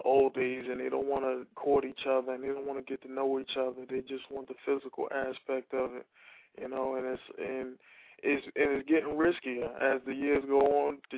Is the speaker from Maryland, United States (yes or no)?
no; New York, United States; now in Charlotte, United States; I'm from New York, but I'm now in Charlotte.